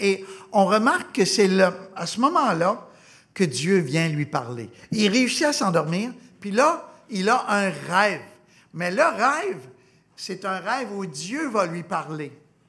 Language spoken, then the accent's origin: French; Gatineau, Quebec, Canada; now in Montreal, Canada; moi, j'ai grandi à Gatineau, dans le même quartier, en fait, que mon ami Vincent, ici.